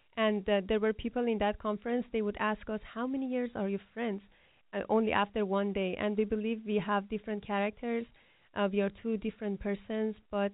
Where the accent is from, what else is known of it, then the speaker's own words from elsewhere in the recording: Iran; We are from Iran. We can speak for our country.